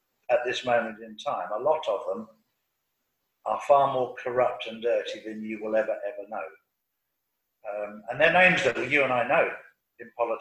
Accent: United Kingdom; moved away as an adult; now in Spain; I remember growing up in the United Kingdom, and the policeman was a person you could trust and you could talk to.

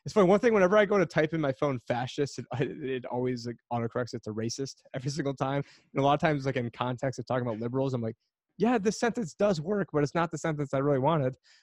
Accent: United States; I'm American

